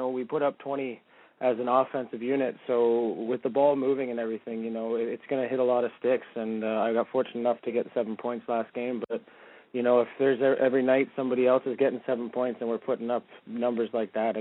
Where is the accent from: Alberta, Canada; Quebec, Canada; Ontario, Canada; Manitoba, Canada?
Ontario, Canada; Peterborough; I've been running a hockey camp here back in Peterborough, my hometown.